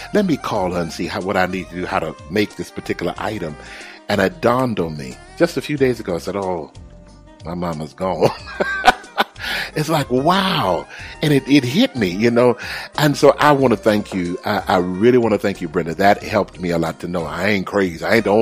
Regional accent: Texas, United States; because I grew up in Texas, where it's hot as the devil.

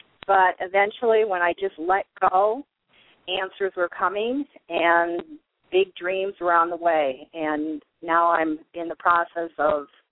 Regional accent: Midwest, United States; Well, my husband and I grew up in Midwest, middle-class families during the 50s and 60s

